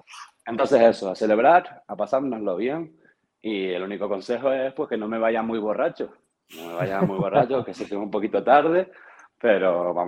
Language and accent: Spanish; Canary Islands, Spain; a mí me llena de orgullo como canario el poder de presumir de eso, de que la gente está cantando por ahí estas letras y expresiones canarias que yo las he mamado desde chiquitito